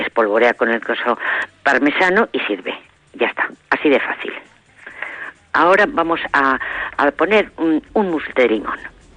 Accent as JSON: {"language": "Spanish", "town": "Valencia", "region": "Valencian Community", "country": "Spain", "said": "soy valenciana y muy orgullosa."}